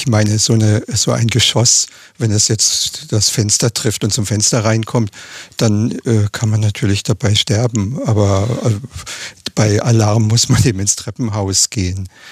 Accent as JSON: {"language": "German", "town": "Ravensburg", "region": "Baden-Württemberg", "country": "Germany", "tie": "born or raised there", "lives_now": "Lübeck, Germany", "said": "denn eigentlich komme ich ja aus Ihrem Sendegebiet, bin ja in Ravensburg geboren und zur Schule gegangen."}